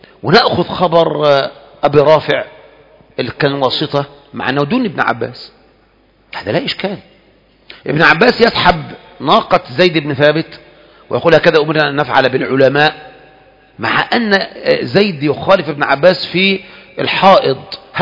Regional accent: Egypt; بالذات إحنا كمصريين

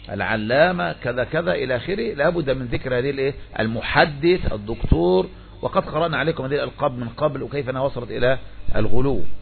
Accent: Egypt; وأبرز من يلقب هذا عندنا في مصر دائما يتعصب له أتباعه هو رسلان

